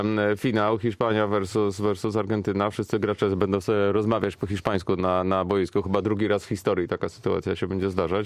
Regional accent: Warsaw, Masovian Voivodeship, Poland; also born or lived in Canada; z Warszawy jestem, w Warszawie się urodziłem, mieszkałem poza tym trzyletnim okresem spędzonym w Kanadzie.

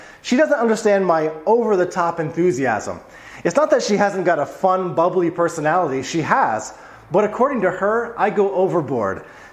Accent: American South, United States; now in Poland; I come from the American South, and we Southerners, I'm speaking for all of us, we're in love with stores like Walmart or Target.

